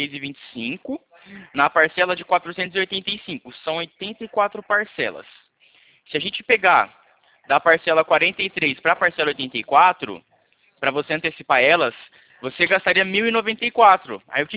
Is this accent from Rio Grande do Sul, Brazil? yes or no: no; São Paulo, Brazil; Eu sou de São Paulo. Meu escritório fica aqui em Itu.